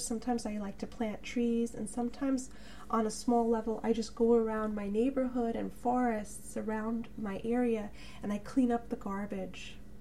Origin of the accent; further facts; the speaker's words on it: New York, United States; And I know, you know, growing up in New York, for me, it's like the environment wasn't a priority in society.